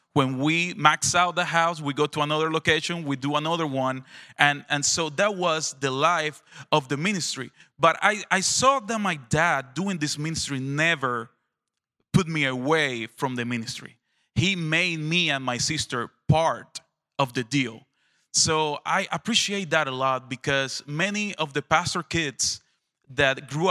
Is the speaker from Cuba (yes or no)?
yes; Granma, Cuba; I was born in Cuba. My dad was a professional baseball player. God called him to leave baseball and start become a pastor. He went to the seminary. He studied there. So we moved to the country, to a very small town in Granma, very east of Cuba.